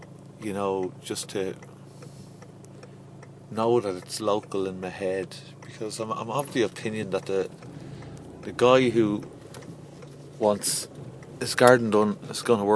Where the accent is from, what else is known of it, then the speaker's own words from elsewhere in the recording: Leinster, Ireland; But I suppose being an Irish Dublin based gardener, you know, you try and support Irish where possible.